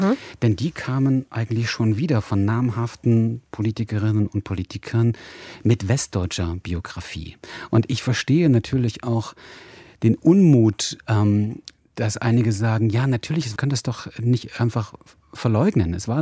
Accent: eastern Germany, Germany; Also ich bin Jahrgang 74, ich bin im Osten groß geworden. Ich war also Kind, Jugendlicher, 14, 15 Jahre alt, als die Friedliche Revolution war.

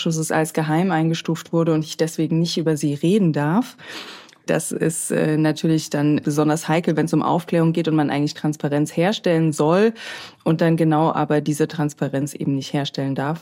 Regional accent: Leipzig, Saxony, Germany; ich bin aus Leipzig, Ärztin

